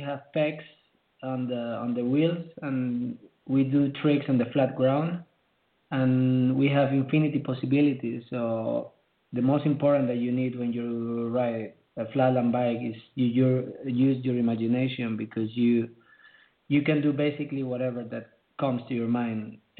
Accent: Madrid, Community of Madrid, Spain; now in Luxembourg; Yeah, I'm from Madrid City. Yeah, but I've been living in Luxembourg for the last 5 years.

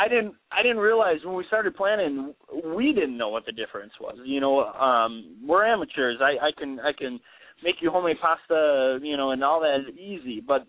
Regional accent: Whitewater, Wisconsin, United States; Okay, so I'm from Whitewater, Wisconsin

